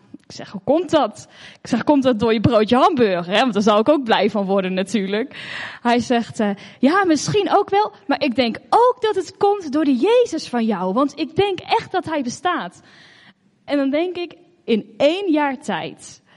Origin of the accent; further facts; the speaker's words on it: Lunteren, Gelderland, Netherlands; ik kom uit Lunteren en ik werk ook op een school daar.